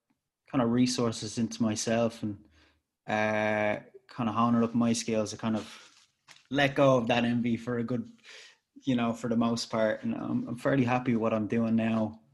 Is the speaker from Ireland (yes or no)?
yes; Ireland; you know what, I'm Irish and I make tunes and I make art and I'm here